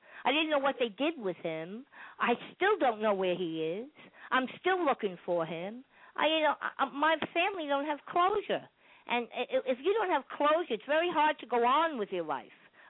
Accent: Brooklyn, New York, United States; also born or lived in Staten Island; I came from Brooklyn. I came from Bensonhurst, but then I went to Staten Island, New York.

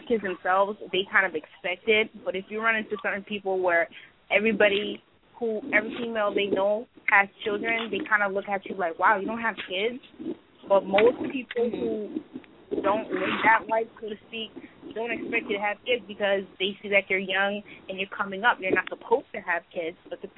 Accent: Boston, Massachusetts, United States; I grew up in Boston.

